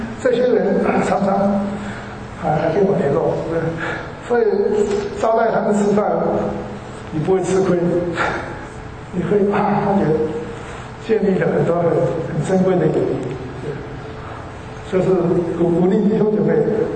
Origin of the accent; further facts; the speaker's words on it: Myanmar; 今天我是缅甸来的嘛